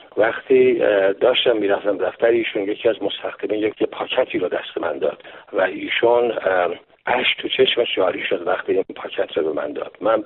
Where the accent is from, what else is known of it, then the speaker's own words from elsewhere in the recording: Iran; now in Canada; من دلم به حال وطنم ایران میسوزه